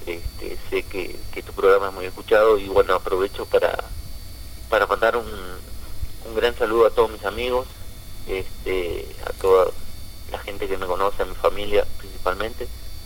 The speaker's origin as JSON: {"language": "Spanish", "country": "Argentina", "said": "como todo argentino, ¿no?"}